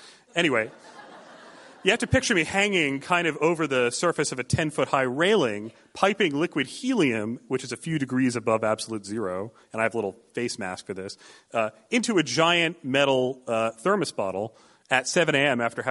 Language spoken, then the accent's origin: English; New York, United States; But I grew up outside of New York City, and there wasn't actually a lot to see there. It wasn't that pretty.